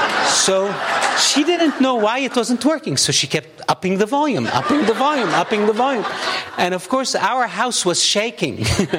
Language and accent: English; Los Angeles, California, United States; It is good to be in my region, my personal region, and here in LA, my hometown.